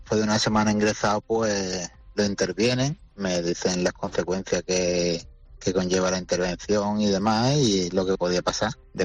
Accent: San Pedro Alcántara, Andalusia, Spain; somos de San Pedro, pues todos los días de Málaga para San Pedro

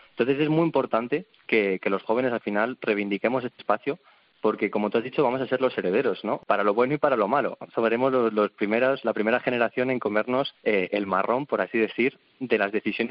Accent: Guadarrama, Community of Madrid, Spain; soy de la Sierra de Guadarrama, más en concreto en Guadarrama.

